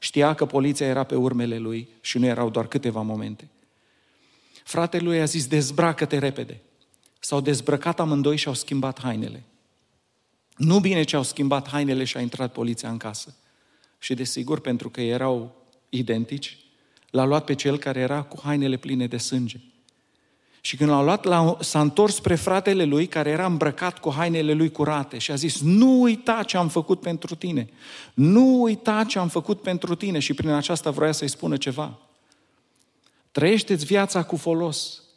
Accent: Rădăuți, Suceava County, Romania; Mi-aduc aminte de când eram copil, am crescut în Rădăuți, în Bucovina

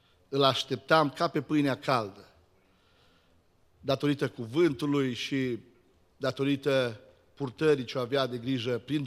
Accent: Gherla, Cluj County, Romania; Imaginați-vă voi un copil de la Gherla. Nu din închisoare, dar eram de la Gherla totuși.

